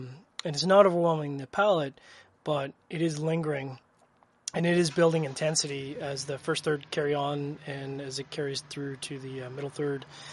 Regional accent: Canada; obviously being a Canadian, it's kind of near and dear to my heart.

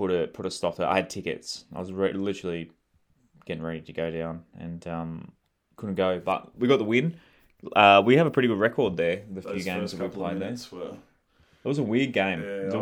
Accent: New South Wales, Australia; Obviously, growing up in the Central Coast. Going to Newcastle a few times.

